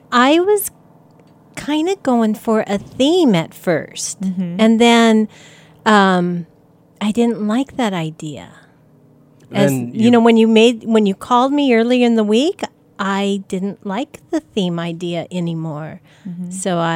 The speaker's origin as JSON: {"language": "English", "town": "Polson", "region": "Montana", "country": "United States", "tie": "born or raised there", "said": "I grew up on Flathead Lake, Polson."}